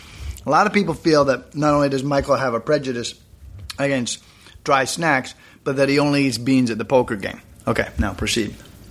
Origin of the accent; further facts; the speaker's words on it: Canada; and Canada, I'm Canadian, relatively new nation